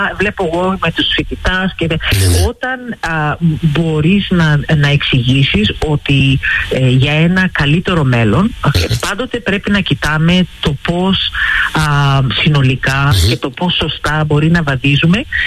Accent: Greece; έχουμε συλλογικό καθήκον σαν Έλληνες να τιμήσουμε την καταγωγή μας και τη χώρα μας

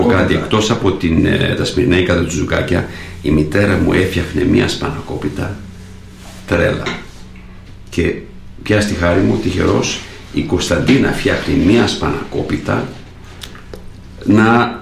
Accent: Canada; εμείς που μεγαλώσαμε στο Καναδά, ένα ελεύθερο κράτος, πλούσιο κράτος

